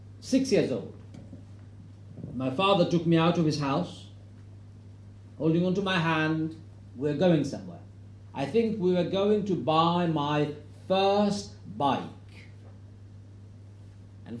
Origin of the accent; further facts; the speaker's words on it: Norway; English is a second language; Of course, it's not every day that I come this far from Norway.